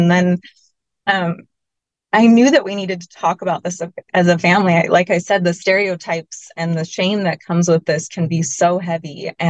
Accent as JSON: {"language": "English", "town": "Boise", "region": "Idaho", "country": "United States", "tie": "born or raised there", "said": "So I grew up here in Boise and had a great childhood growing up in the North End."}